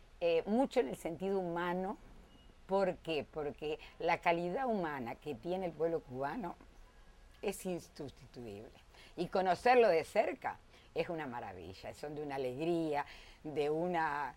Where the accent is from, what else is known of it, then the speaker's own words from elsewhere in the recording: Uruguay; accent: Uruguayan; Yo todavía guardo mi acento uruguayo, que en aquel momento lo tenía mucho más pronunciado.